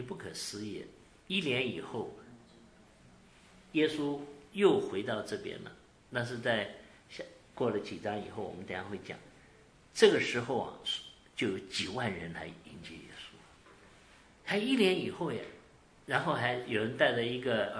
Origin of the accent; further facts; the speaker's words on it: China; 或者我们中国人讲的鬼